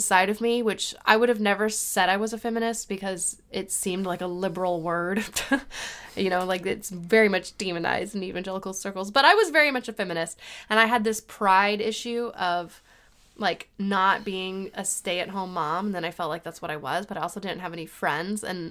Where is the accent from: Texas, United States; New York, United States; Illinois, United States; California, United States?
Texas, United States; Dallas; And like, I'm originally from Dallas and I had told Beecher, when we were dating that I would never move to this place.